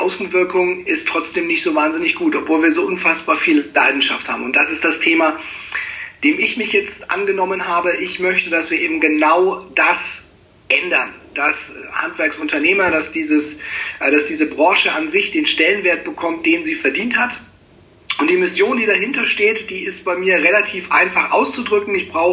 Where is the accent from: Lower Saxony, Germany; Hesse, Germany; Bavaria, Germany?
Bavaria, Germany; Nuremberg; ich bin 38, ich komme aus Nürnberg, ich bin gelernter Dachdeckermeister